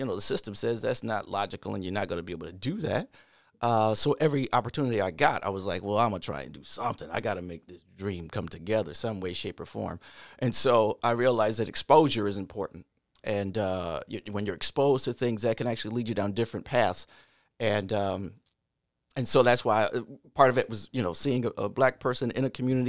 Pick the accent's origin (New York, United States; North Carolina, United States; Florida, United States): New York, United States; Rochester; Okay, so I grew up in Markview Heights on Rich Street, which is off of Sile.